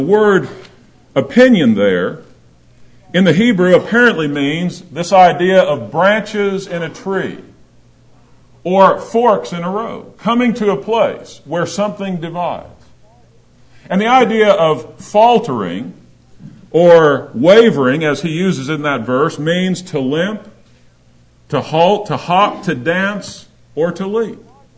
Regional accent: Denver, Colorado, United States; I grew up in Denver, and I'm a Denver Bronco fan.

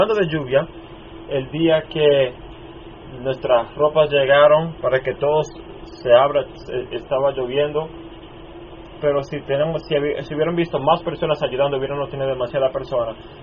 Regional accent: Minnesota, United States; Donde me crié en Minnesota, donde hay 10.000 lagos, hay mucha agua fresca y siempre llovía ahí

